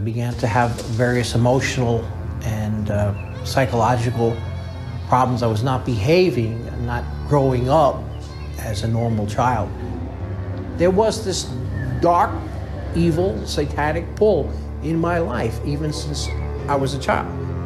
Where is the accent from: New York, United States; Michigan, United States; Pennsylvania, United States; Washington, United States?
New York, United States; Bronx; also born or lived in Brooklyn; I was born in 1953 in Brooklyn, New York, and taken right home to the Bronx. I was adopted right at birth by … I lived in the Soundview section of the Bronx.